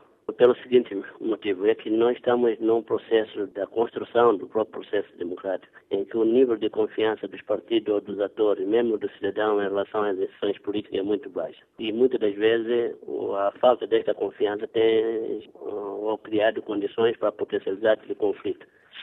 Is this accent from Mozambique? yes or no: yes; Mozambique; Quer dizer, sou moçambicano